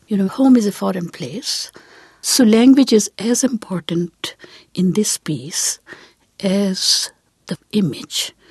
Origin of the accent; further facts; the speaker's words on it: Aligarh, Uttar Pradesh, India; born there; English is a second language; moved away as an adult; I was born in Aligarh, a small university town 80 miles south of Delhi. In 1975, I moved to New York. I was on the road for 20 years before I came here.